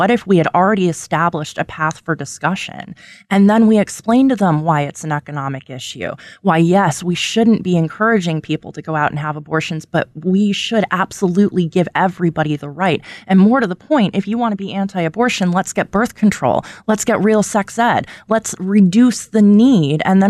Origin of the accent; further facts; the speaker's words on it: Utah, United States; Like, I'm from Utah, dude. This is a religious state, a hugely religious state.